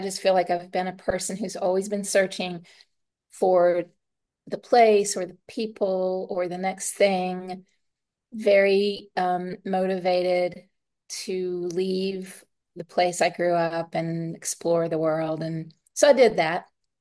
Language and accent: English; West Virginia, United States; my parents, I grew up in West Virginia, and my parents are very country folk.